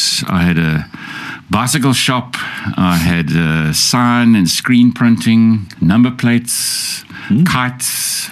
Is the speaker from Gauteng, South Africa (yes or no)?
yes; Muldersdrift, Gauteng, South Africa; I was born in Joburg. Jersey. I was born outside of Joburg near Mulder's Drift.